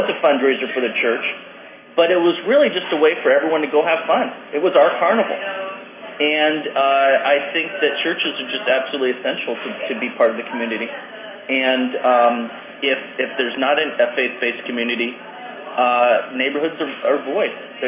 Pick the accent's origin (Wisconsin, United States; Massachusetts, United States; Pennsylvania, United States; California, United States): California, United States; San Jose; When I grew up in San Jose in the Barrios neighborhood, we had St. Victor's Catholic Church